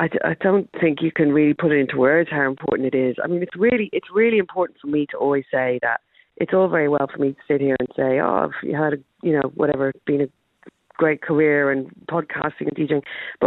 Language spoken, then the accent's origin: English; Ireland; now in London, United Kingdom; to have lived in London this long as an Irish person